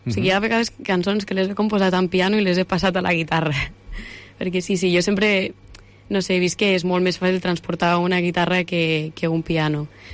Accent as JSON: {"language": "Catalan", "town": "Torres de Segre", "region": "Catalonia", "country": "Spain", "said": "Doncs jo sóc de Torres de Segre, que és un poblet que està per aquí a prop de Lleida."}